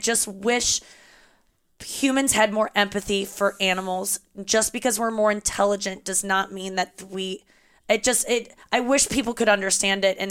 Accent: St. Louis, Missouri, United States; I was raised in St. Louis.

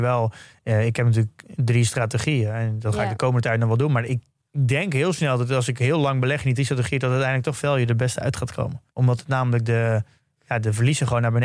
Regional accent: Netherlands; Ik denk dat wij als Nederlander, dat je überhaupt geboren bent in Nederland.

